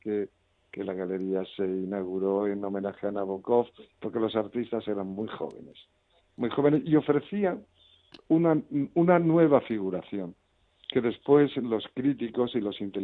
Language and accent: Spanish; Cartagena, Region of Murcia, Spain; born there; also born or lived in Valencia; now in Madrid, Spain; yo nací en Cartagena, pero uh-huh. me fui pronto a Valencia